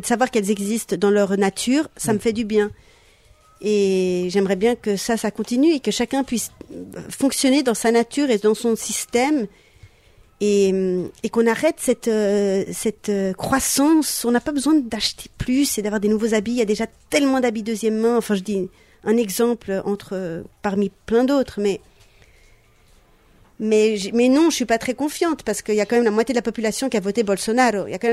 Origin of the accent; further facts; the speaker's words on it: Switzerland; j'allais commencer à lui expliquer que je venais de Suisse